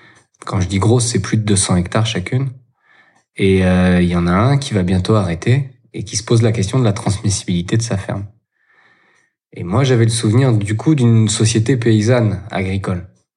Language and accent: French; Lorient, Brittany, France; moi, je suis un urbain, j'ai grandi à Lorient. Mais j'avais mes grands-parents maternels qui avaient une ferme laitière dans le centre Bretagne.